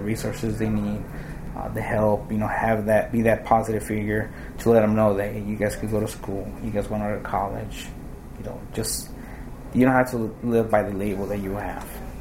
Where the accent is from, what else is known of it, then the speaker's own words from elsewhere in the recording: Chicago, Illinois, United States; I grew up in Chicago here. So that's why I came back. I was in California.